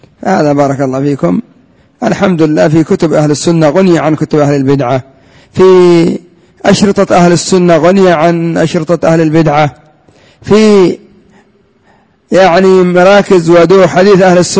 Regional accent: Yemen; ولا إنما عندنا في اليمن يحبون الفلوس أصحاب الحزبيات

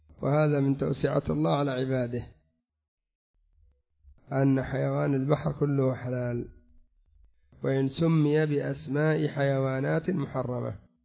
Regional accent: Yemen; العقب الذي يسمى عندنا في اليمن العقب هو أصلا نوع من الحياء الحمام واليمام

